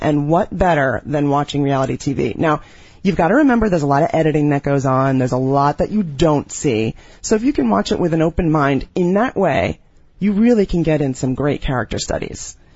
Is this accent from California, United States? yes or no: no; Bronx, New York, United States; I grew up in the Bronx, but why not?